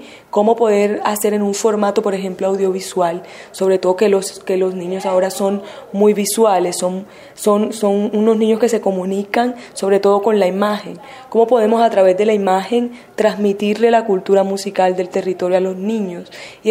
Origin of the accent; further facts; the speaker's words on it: Cartagena, Bolívar, Colombia; he estado participando de la cultura de mi ciudad, porque yo soy de Cartagena